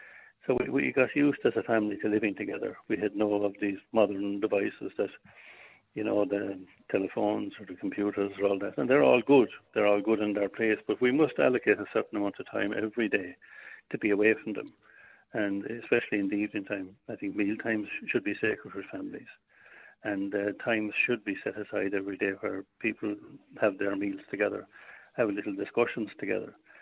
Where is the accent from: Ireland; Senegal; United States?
Ireland; Munster; growing up in West Limerick